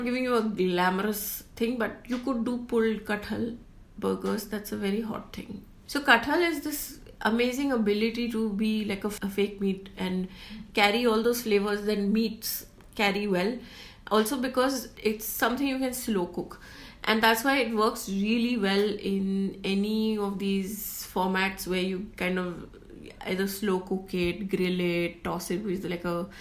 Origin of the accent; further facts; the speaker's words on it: Mumbai, Maharashtra, India; we've all eaten Targola growing up in Bombay